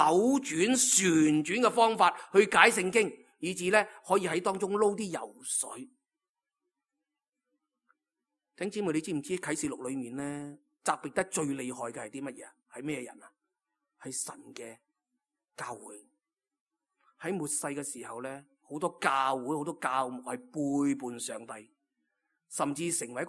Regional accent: Hong Kong; 咁你话我哋香港人咁醒目

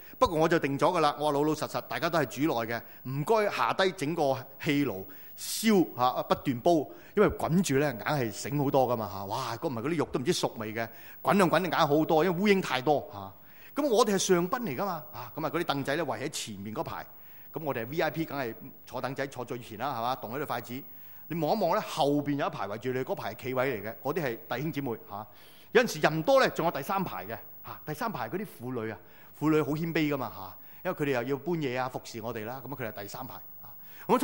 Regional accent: China; 何况吃我们中国人的百鸟归巢

